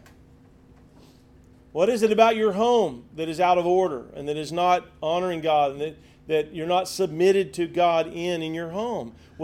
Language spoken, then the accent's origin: English; United States; Well, I'm a Christian, but I'm also an American.